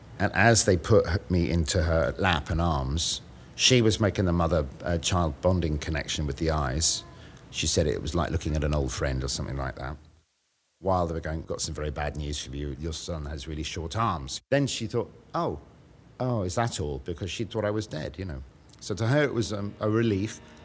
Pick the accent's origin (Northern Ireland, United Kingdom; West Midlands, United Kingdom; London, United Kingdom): London, United Kingdom; I'm 51. I was born and bred in London.